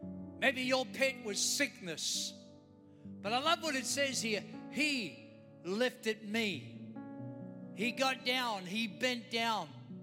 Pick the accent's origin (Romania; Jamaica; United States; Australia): Australia; accent: Australian; If I were to use my Australian accent, I'd say Isaiah.